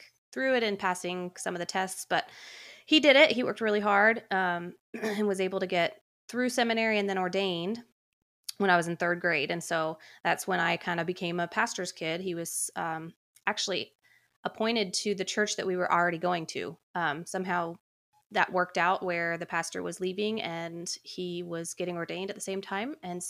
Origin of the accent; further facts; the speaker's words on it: Columbus, Ohio, United States; also born or lived in Cincinnati; Well, when I was in kindergarten, we moved to Columbus. I was born in Cincinnati.